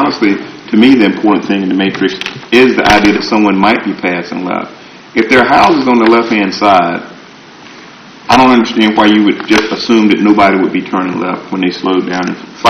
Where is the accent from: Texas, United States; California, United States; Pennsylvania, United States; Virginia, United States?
Virginia, United States; I'm from Southampton County. I mean, I know what these roads look like.